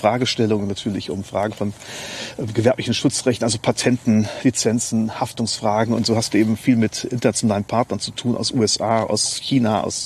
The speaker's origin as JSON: {"language": "German", "town": "Neuwied", "region": "Rhineland-Palatinate", "country": "Germany", "tie": "born or raised there", "said": "Genau, ich wohne auch jetzt seit ein paar Jahren in Leutesdorf. Mhm. Also ich bin gerade hier in Neuwied geboren, habe auch die Schule hier besucht, bin auf dem WHG, also Werner Heisenberg, Abitur gemacht, 92"}